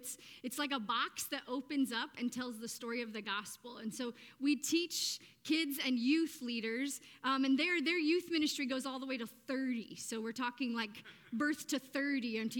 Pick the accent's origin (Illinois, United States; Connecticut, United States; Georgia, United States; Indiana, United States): Indiana, United States; Yeah, so I'm from Indiana. People say East Coast. I'm actually from the Midwest